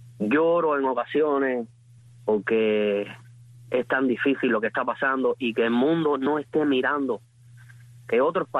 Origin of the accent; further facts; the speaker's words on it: Batabanó, Mayabeque, Cuba; Participé del 11J en Batabanó. Yo soy de Batabanó. Participé con todas las gentes de mi pueblo